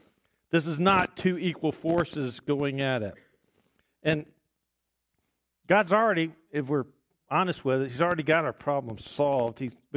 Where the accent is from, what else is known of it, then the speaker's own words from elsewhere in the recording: the South, United States; Because, you know, we're from the South, right? And in the South, we got French porch talk.